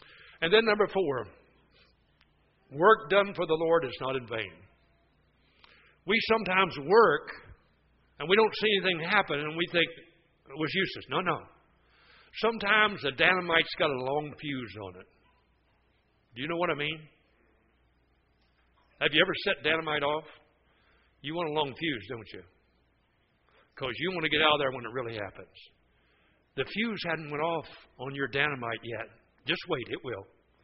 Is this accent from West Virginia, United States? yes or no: yes; West Virginia, United States; born there; I was born in West Virginia. I'm qualified to say that, right?